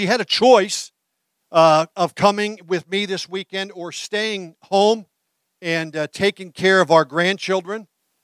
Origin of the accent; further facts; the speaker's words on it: Montrose, Pennsylvania, United States; I grew up in Montrose, Pennsylvania, which is not too far from here. And so this is home territory for me. I'm a Northeast Pennsylvania boy.